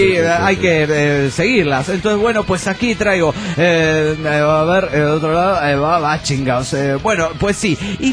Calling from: Montreal, Quebec, Canada; de Montreal, Canadá.

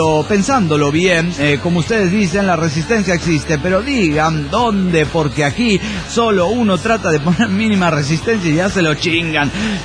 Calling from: Cochabamba, Bolivia; de Cochabamba, Bolivia.

